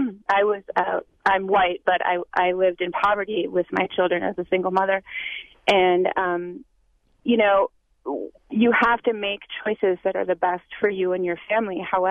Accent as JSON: {"language": "English", "town": "Milwaukee", "region": "Wisconsin", "country": "United States", "tie": "born or raised there", "said": "I grew up in Milwaukee here. I moved from a white rural setting my entire life to what we call Bayview in Milwaukee in the 80s"}